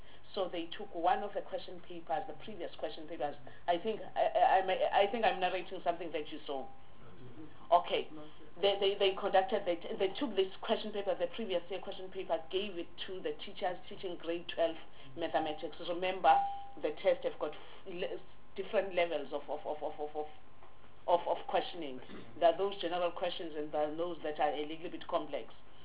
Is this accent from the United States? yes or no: no; South Africa; And really, for me, looking there as a South African citizen, it was a concern.